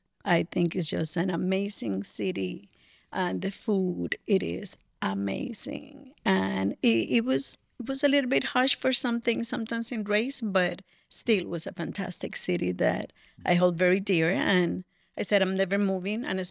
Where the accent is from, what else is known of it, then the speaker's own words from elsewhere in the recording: San Juan, Puerto Rico; moved away as an adult; also born or lived in New York; I was born in Puerto Rico, in San Juan, Puerto Rico, and I was raised also there. I lived there until I was 21, and like every good Puerto Rican, I moved to New York, the biggest Puerto Rican town, and I lived in New York for 5 years.